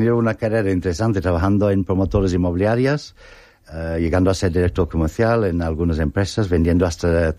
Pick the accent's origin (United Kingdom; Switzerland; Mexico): United Kingdom; moved away as an adult; now in Spain; Soy británico, pero con un nombre rarísimo, porque ¿sí? No es típico inglés. Mi padre es italiano.